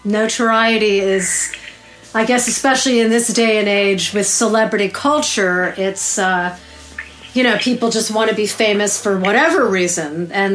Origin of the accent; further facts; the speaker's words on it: Newark, New Jersey, United States; I grew up in Newark, New Jersey, and a lot of the kids in our building had parents that worked at the United Nations